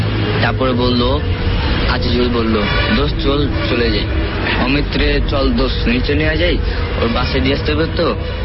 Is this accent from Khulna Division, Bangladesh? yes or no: no; Dhaka, Dhaka Division, Bangladesh; ঢাকা বাংলাদেশ থেকে বলছি